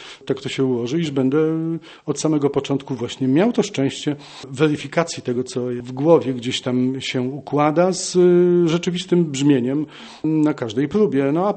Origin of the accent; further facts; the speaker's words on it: Silesian Voivodeship, Poland; przecież i niedaleko Katowic się urodziłem i niedaleko Katowic chodziłem do szkoły. Tam studiowałem